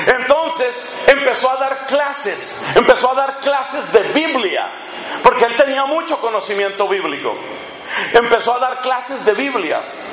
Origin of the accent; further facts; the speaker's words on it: Colombia; Un amigo muy querido de mi propia nacionalidad, yo soy colombiano